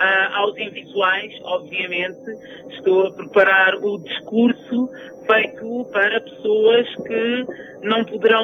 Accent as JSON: {"language": "Portuguese", "region": "Lisbon", "country": "Portugal", "tie": "born there", "said": "eu sou bilíngue, sou uma pessoa que cada vez mais me quero apresentar como uma mulher bilíngue, nascida em Portugal, em Lisboa, mas com uma origem cabo-verdiana. Todos os meus ancestrais são africanos, cabo-verdianos, crioulos, portugueses"}